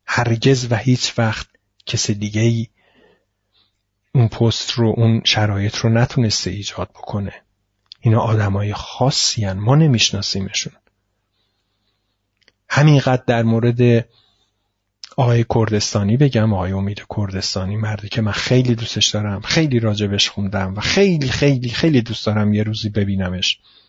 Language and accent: Persian; Iran; همیشه تو هر جمعی تو خارجی ها بودم آخرش این حس رو بهشون منتقل کردم که آقا من ایرانیم